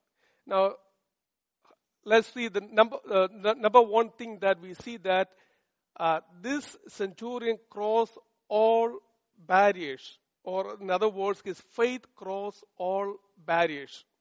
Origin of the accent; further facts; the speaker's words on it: Kerala, India; my home state is 3,000 miles away from Bihar, and it was a huge difference from going from Kerala to Bihar.